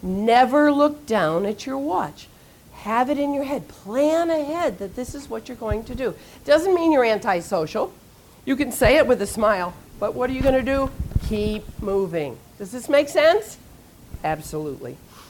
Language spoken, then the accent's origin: English; Chicago, Illinois, United States; now in Florida, United States; I live in Florida. I'm originally from Chicago.